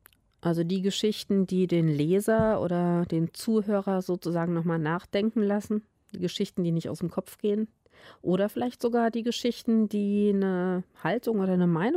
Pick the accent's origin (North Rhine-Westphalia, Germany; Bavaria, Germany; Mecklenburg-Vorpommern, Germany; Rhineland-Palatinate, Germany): Rhineland-Palatinate, Germany; Und der spielt in der Pfalz, also da, wo ich herkomme